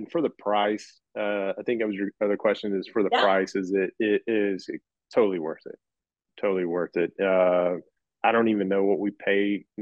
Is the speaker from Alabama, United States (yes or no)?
yes; Alabama, United States; growing up in Alabama really relates to me.